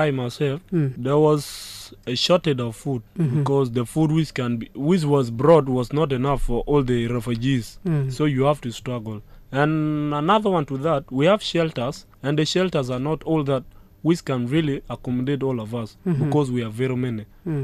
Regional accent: Kakuma, Turkana County, Kenya; born there; I was born in Kakuma.

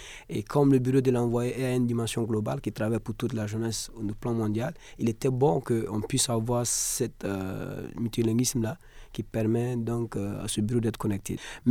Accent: Burkina Faso; C'est pas ce que nous connaissons chez nous au Burkina Faso où c'est beaucoup plus sec.

